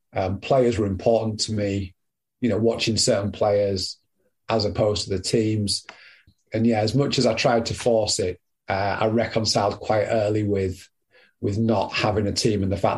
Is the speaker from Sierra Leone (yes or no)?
no; Scarborough, Yorkshire and the Humber, United Kingdom; where I grew up in Scarborough, they weren't a league side. They were a decent non-league side, but there was certainly no real football culture within the town